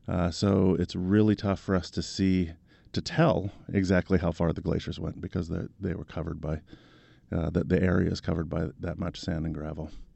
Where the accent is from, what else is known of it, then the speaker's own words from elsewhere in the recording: West Virginia, United States; And me, I was raised in West Virginia, so working in those areas is reminiscent of being back home in a lot of places.